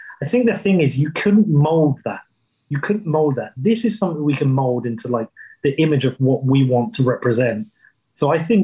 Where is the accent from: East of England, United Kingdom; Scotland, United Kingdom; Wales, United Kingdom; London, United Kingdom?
East of England, United Kingdom; Bedford; I am from Bedford. Like, this is, I've lived here my whole life. It is a shit town in England